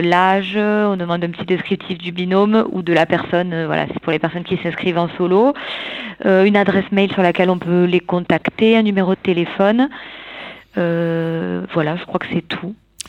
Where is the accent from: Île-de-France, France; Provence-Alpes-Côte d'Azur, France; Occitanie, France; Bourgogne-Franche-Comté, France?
Occitanie, France; Enfin, moi, je suis du Lot et l'année dernière, j'ai participé.